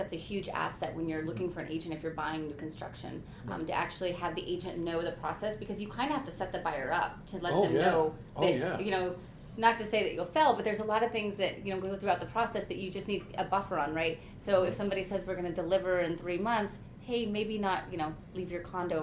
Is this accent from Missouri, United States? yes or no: yes; St. Louis, Missouri, United States; Exactly. I came from St. Louis.